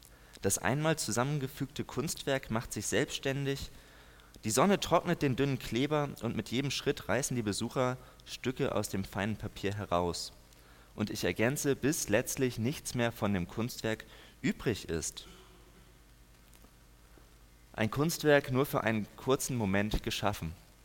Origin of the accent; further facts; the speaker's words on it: Schleswig-Holstein, Germany; Und ich selber bin gebürtiger Norddeutscher, ich komme aus Schleswig-Holstein oben.